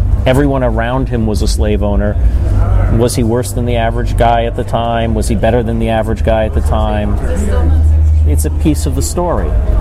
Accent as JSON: {"language": "English", "town": "Brooklyn", "region": "New York", "country": "United States", "tie": "born or raised there", "said": "You know, I grew up in Brooklyn."}